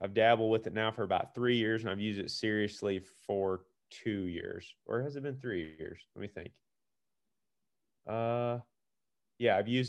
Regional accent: Iowa, United States; I mean, we're from Iowa and we hunt Iowa every year.

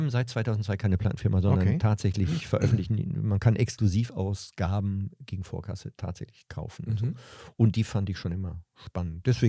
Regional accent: North Rhine-Westphalia, Germany; Und zwar stamme ich aus dem Ruhrgebiet.

